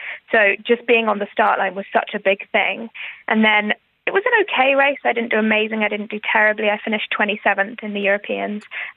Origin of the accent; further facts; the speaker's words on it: Ireland; being Irish